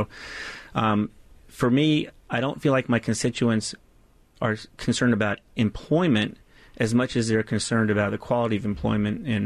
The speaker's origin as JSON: {"language": "English", "town": "Springfield", "region": "Virginia", "country": "United States", "tie": "born or raised there", "said": "from the time that I grew up in 1970 in Springfield, where we were the edge of civilization"}